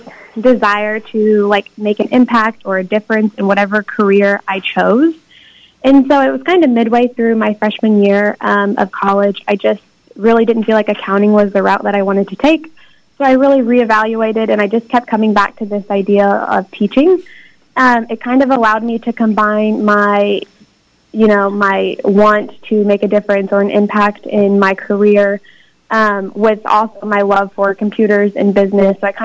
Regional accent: Missouri, United States; Yeah, I actually am originally from Missouri. I grew up in a small town right in kind of the middle of Missouri.

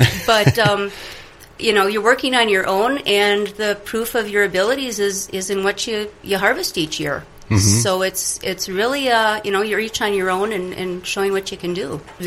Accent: Innisfil, Ontario, Canada; I'm from Innisfil, near Thornton. And I am a newer to farming, middle-aged farming woman.

